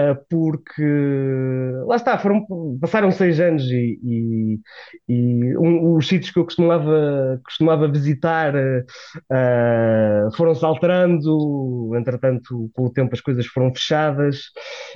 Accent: Braga, Portugal; now in Warsaw, Poland; sou de Braga e estamos habituados a tempo bastante chuvoso

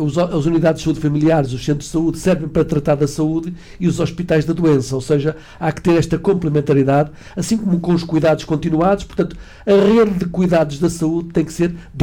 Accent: Barcelos, Braga, Portugal; mas também como barcelense e como percebendo bem as necessidades que estão em causa

